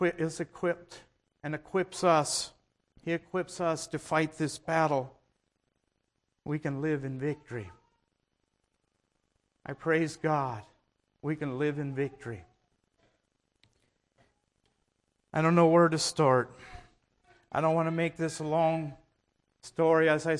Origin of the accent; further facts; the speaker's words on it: United States; I was born and raised in Holmes County. Had a very good family, but they weren't spiritual.